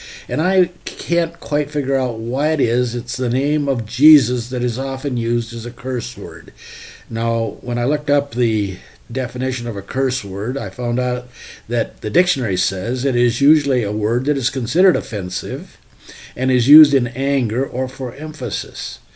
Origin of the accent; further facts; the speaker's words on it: Mason City, United States; If you look at my name back, I grew up in Mason City.